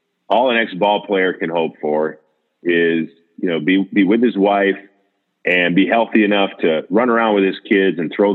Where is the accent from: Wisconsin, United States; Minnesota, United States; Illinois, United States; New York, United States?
Minnesota, United States; St. Paul; kid from St. Paul, Minnesota, who got a chance to play for 15 years in the NFL, play 11 years for my hometown team